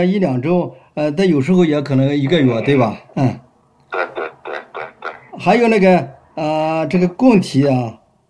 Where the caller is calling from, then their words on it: Chengdu, Sichuan, China; 我是从四川的成都给你打过来，